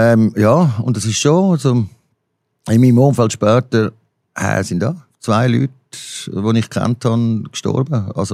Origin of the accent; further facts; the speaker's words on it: Rapperswil, St. Gallen, Switzerland; moved away as an adult; now in Zurich, Switzerland; Ich bin in Rappi aufgewachsen, bin erst mit 20 da gekommen, nach Zürich.